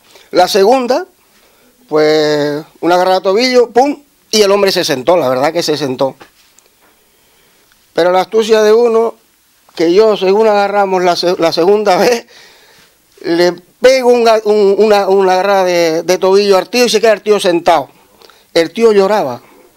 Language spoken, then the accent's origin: Spanish; La Orotava, Canary Islands, Spain; Sí, yo soy de La Rotava, de Tenerife, sí.